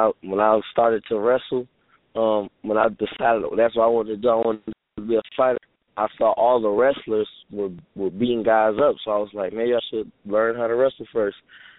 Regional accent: Florida, United States; I'm originally from Florida, so I wrestled there in Florida.

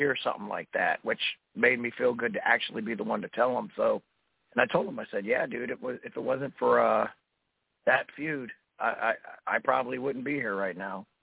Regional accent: Ohio, United States; also born or lived in Akron; See, my family's from Pennsylvania, so I grew up, even though I was born in Akron, Ohio, I grew up cheering on Penn State and all the Pittsburgh teams.

